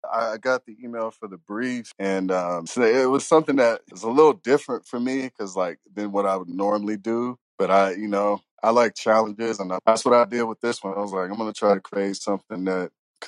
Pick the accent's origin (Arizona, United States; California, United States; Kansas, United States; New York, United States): Arizona, United States; Phoenix; now in Amarillo, United States; I'm originally from Phoenix, Arizona. I currently live in Texas right now, in Amarillo, Texas.